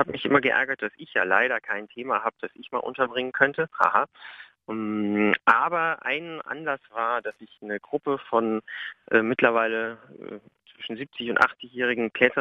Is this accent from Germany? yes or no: yes; Hamelin, Lower Saxony, Germany; in Hameln, wo ich herkomme.